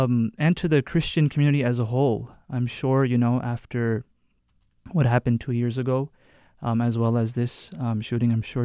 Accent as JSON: {"language": "English", "town": "Houston", "region": "Texas", "country": "United States", "also_born_or_lived": "Dallas", "said": "I was born in Houston, and I actually just moved over here from Dallas. So I am from there."}